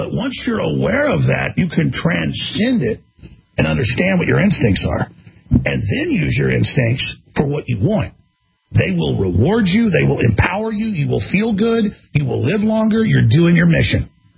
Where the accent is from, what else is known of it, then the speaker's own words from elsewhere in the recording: Dallas, Texas, United States; So, I mean, I grew up in Dallas, Texas